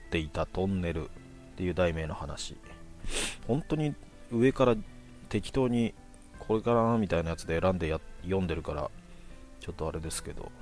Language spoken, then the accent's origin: Japanese; Nagasaki, Japan; 地元長崎では一番メジャーだった幽霊屋敷が取り壊されてから